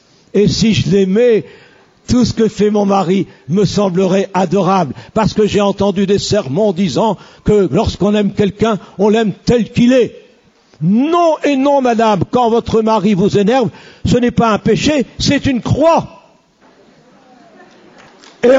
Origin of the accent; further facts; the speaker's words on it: Valenciennes, Hauts-de-France, France; Je faisais une conférence sur un sujet semblable dans ma ville natale, dans l'hôtel de ville de Valenciennes.